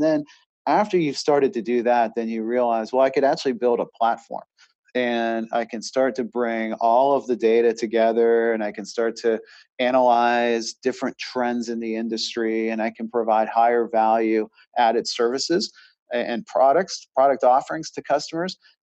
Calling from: Charlotte, North Carolina, United States; Charlotte.

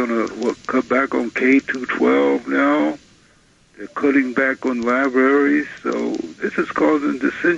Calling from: Brooklyn, New York, United States; Hey, I'm calling from Brooklyn.

